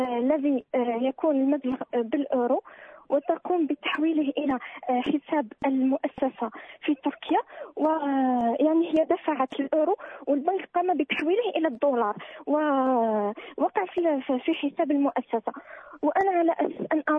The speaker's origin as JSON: {"language": "Arabic", "country": "Algeria", "said": "وأنا من الجزائر يا شيخ"}